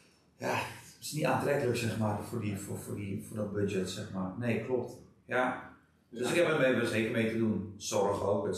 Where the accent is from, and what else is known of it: Netherlands